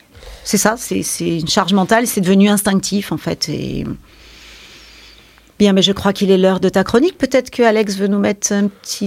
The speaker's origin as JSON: {"language": "French", "town": "Paris", "region": "Île-de-France", "country": "France", "said": "comme je suis parisienne, finalement, c'est presque normal, en fait."}